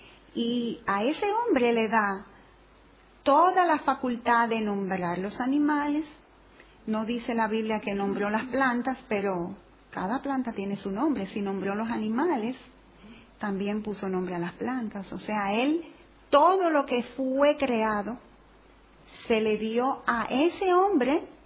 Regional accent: Dominican Republic; Yo soy de República Dominicana, ustedes son de Barcelona

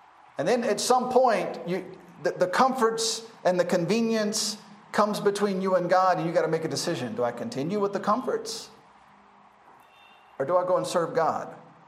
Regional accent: the South, United States; I mean, I'm from the South in America. I mean, that's what we are.

